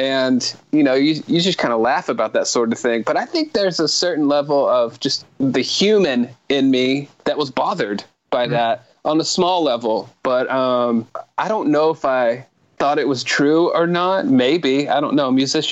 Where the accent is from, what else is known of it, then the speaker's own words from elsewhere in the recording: the South, United States; because I'm from the South and there's a certain way you grow up here